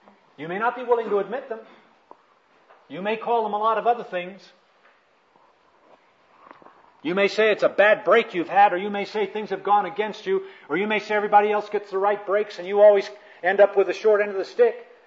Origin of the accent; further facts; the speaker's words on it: United States; born there; first language Spanish; My mom and dad are both Spanish, and while I was born here in the United States, I grew up speaking both languages, and so I speak Spanish as poorly as I speak English.